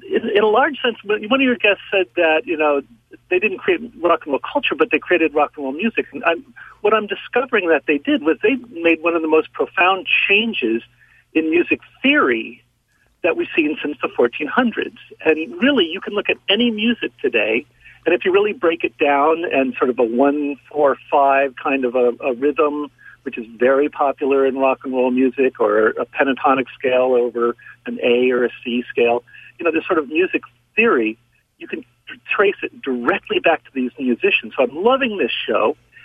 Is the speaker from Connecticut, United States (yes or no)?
yes; Connecticut, United States; now in Essex Junction, United States; Hi, I'm 51 years old, and I grew up in Connecticut, which means that I grew up in the 70s